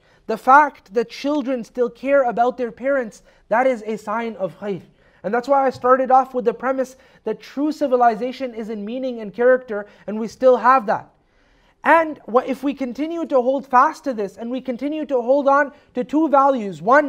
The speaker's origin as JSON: {"language": "English", "country": "Canada", "said": "I come from a Western country, I come from Canada, right?"}